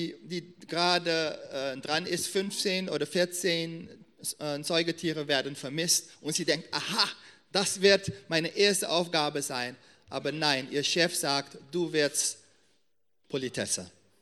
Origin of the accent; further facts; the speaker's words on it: Suriname; also born or lived in Netherlands; Ich bin in Suriname groß geworden, bin in die Niederlande geboren, genau, und habe eine bestimmte Prägung.